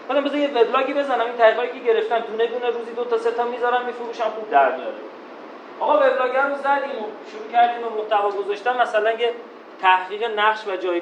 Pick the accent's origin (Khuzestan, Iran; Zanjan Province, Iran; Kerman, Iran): Zanjan Province, Iran; Zanjan; moved away as an adult; now in Tehran, Iran; من بچه زنجانم. سال 82 من از زنجان اومدم تهران و هیچی نداشتم